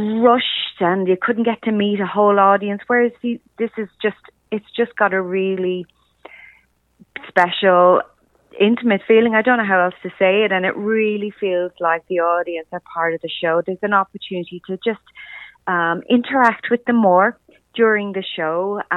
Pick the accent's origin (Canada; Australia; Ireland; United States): Ireland; Dublin, Leinster; I grew up in Ireland, Dublin, Ireland, and started singing from a fairly young age, from about 9 or 10.